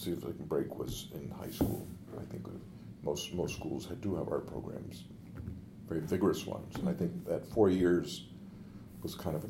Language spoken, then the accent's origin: English; Portland, Maine, United States; because where I grew up in Portland, Maine, within a city block, you might have